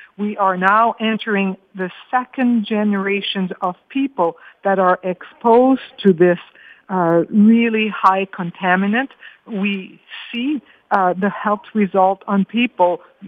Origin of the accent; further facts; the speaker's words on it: Sudbury, Ontario, Canada; I come from Sudbury. In Sudbury, we have seen what environmental disaster did.